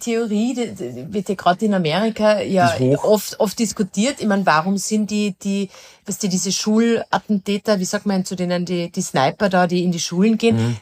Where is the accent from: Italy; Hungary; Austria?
Austria; Vienna; bei uns in Wien